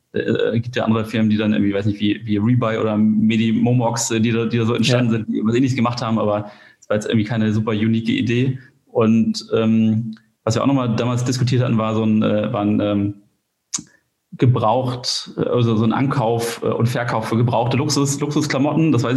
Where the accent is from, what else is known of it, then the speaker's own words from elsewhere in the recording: Kiel, Schleswig-Holstein, Germany; bin 29 Jahre alt und komme aus Kiel.